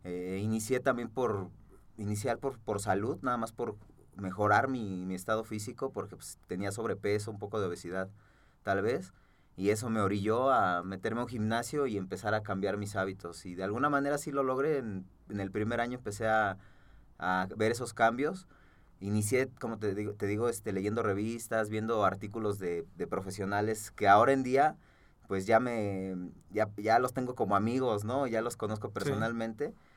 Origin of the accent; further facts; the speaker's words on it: State of Mexico, Mexico; Yo soy del Estado de México, nací en el Estado de México y hasta la fecha sigo viviendo en el lugar donde nací.